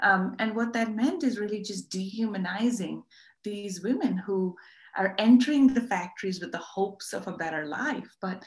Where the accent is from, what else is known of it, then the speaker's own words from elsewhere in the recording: Karachi, Sindh, Pakistan; growing up in Karachi, there are a lot of garment factories there.